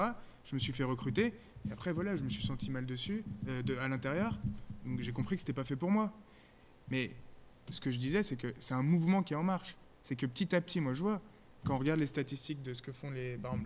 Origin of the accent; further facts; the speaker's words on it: France; Là, vous êtes français. On est français. Donc, on réfléchit comme des Français.